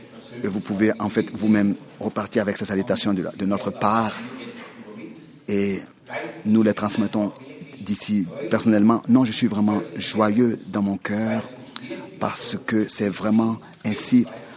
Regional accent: Switzerland; je peux le dire en tant que Suisse

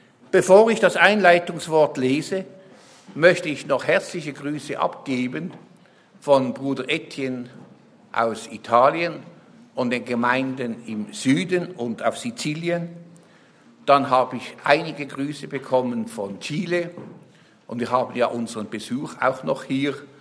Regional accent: Switzerland; da darf ich jetzt als Schweizer Reklame machen für die Schweizer Berge.

